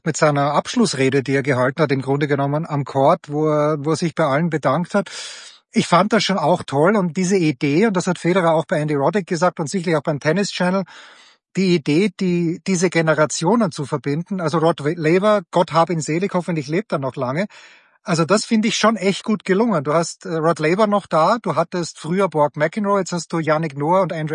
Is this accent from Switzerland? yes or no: no; Austria; früher in Österreich hatten wir einmal im Jahr in dem traurigen Bezirk, wo ich herkomme, die sogenannte Leistungsschau